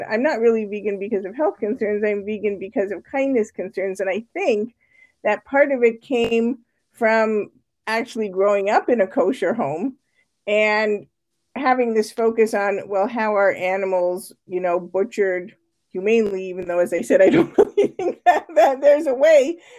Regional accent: Canada; I actually grew up in Canada, so you might hear a little bit of the like out about house accent. And I grew up in a very traditional Jewish household, and we actually kept strictly kosher.

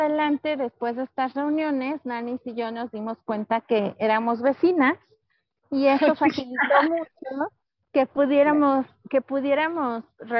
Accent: Mexico City, Mexico; Somos de Ciudad de México. Antes éramos de Santa María la Ribera, ya no.

